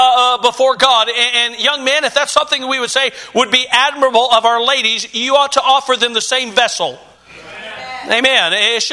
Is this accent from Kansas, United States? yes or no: yes; Harper, Kansas, United States; I'll say, well, I'm from Harper, Kansas. They go, where? Well, you go to Wichita.